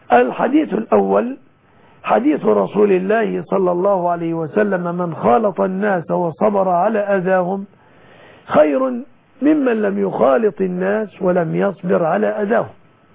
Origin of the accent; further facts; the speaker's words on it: Egypt; أسأل الله أن يحفظ بلادنا مصر